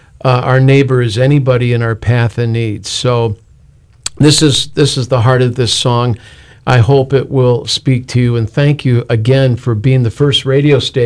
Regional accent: Chicago, Illinois, United States; I grew up in Chicago, so this was personal.

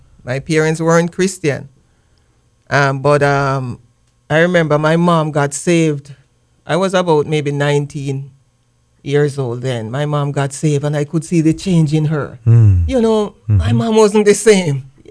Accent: Jamaica; I'm originally from Jamaica.

